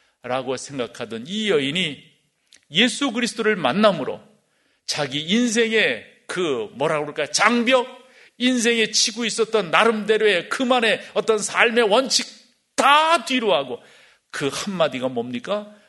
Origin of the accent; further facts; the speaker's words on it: Suwon, Gyeonggi Province, South Korea; 저는 젊은 시절, 청년 시절을 수원에서 컸는데요.